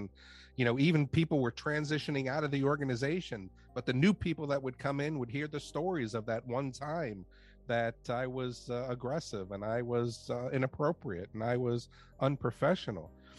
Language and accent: English; New York City, New York, United States; I grew up in New York City, and it was a very, very interesting way to grow up, very, very tough way to grow up.